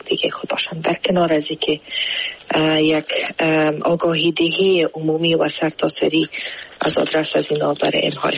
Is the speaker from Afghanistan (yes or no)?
yes; Afghanistan; moved away as an adult; مجبور به ترک افغانستان برای اولین بار شدیم